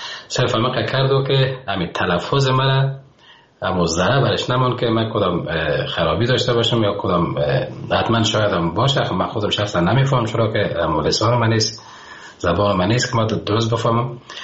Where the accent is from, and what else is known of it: Afghanistan